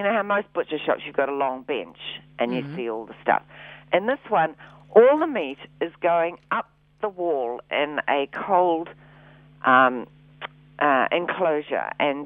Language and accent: English; New Zealand; And you say, no, I'm from New Zealand. It's okay.